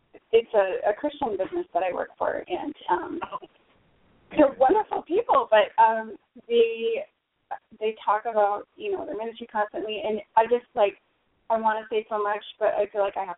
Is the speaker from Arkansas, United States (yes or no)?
no; Minnesota, United States; Minnesota. Minnesota.